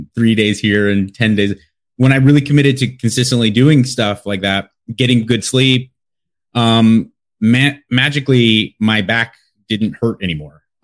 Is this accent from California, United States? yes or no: yes; Los Angeles, California, United States; I'm from Los Angeles, born and raised.